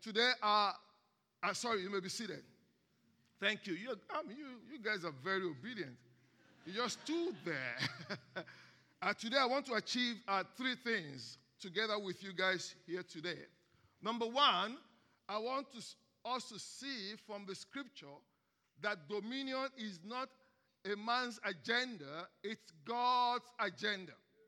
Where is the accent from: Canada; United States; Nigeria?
Nigeria; accent: Nigerian Hausa; Now, I hope you're not having problem hearing my Nigerian Hausa accent.